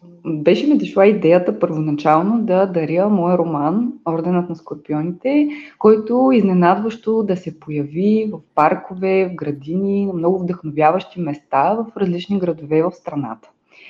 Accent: Burgas, Burgas Province, Bulgaria; От Бургас, журналист съм по образование.

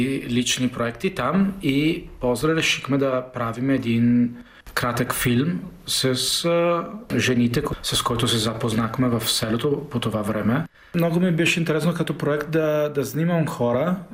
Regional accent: Italy; Bulgarian is a second language; съм италианец, съм един режисьор на документално кино

